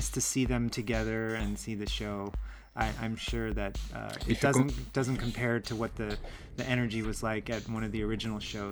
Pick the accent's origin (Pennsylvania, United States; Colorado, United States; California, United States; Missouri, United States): California, United States; Los Angeles; also born or lived in Berkeley; Los Angeles, but I moved to Berkeley, which is right near San Francisco, and I studied at the university there. I moved up there in 1991 when I was 17